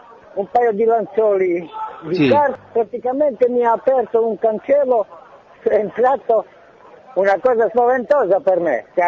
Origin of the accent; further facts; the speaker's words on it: Croatia; Italian is a second language; sono da Croazia e come qua